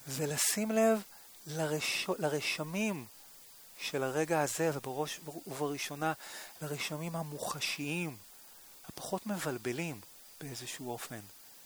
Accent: Holon, Tel Aviv District, Israel; also born or lived in Kfar Saba; נולדתי לפני 55 שנה בכפר סבא, גדלתי בחולון

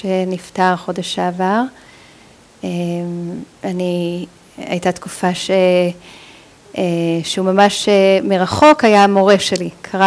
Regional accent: United States; כשהייתי ילדה, גדלתי בארצות הברית

